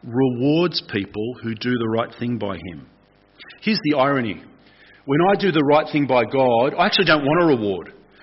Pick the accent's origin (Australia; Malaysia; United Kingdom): Australia; Not because I'm Aussie, but because I don't want the recognition.